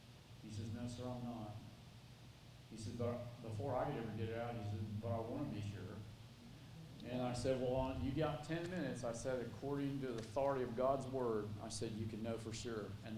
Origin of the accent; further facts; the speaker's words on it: Lake County, United States; I said, "I'm from Lake County too."